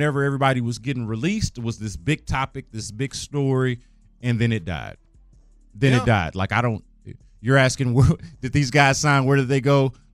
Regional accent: Houston, Texas, United States; I'm from the nickel. I'm from Fifth Ward. I'm from Wheatley. You know what I mean? I don't got to follow. I'll be Houston.

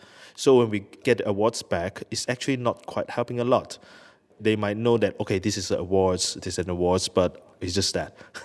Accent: Malaysia; English is a second language; because I'm Malaysian, you know, I was born and I was grown in a society like Roja.

